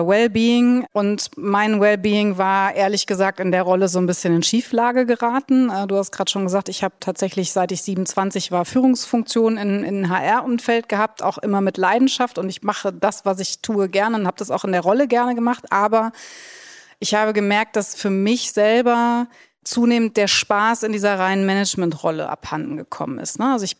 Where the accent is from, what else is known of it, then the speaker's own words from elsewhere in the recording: Cologne, North Rhine-Westphalia, Germany; Ich komme aus Köln